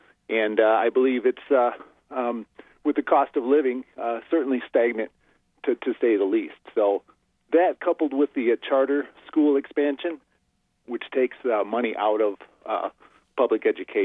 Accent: Dowagiac, Michigan, United States; I was born and raised here in Dowagiac, and like I say, I own a business here.

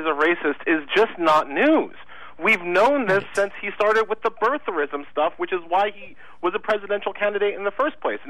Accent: Queens, New York, United States; which is where I'm from Queens, but my father is from Haiti

